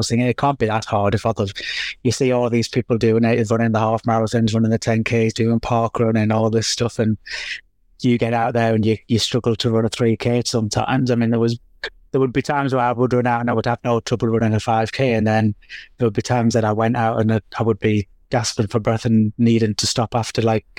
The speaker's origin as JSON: {"language": "English", "town": "Newcastle", "region": "North East England", "country": "United Kingdom", "said": "you know, I'm from Newcastle."}